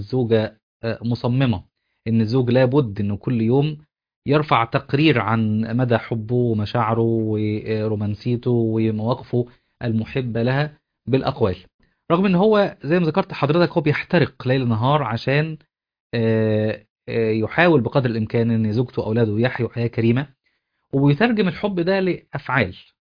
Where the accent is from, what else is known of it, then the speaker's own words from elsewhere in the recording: Upper Egypt, Egypt; انا مثلا من الصعيد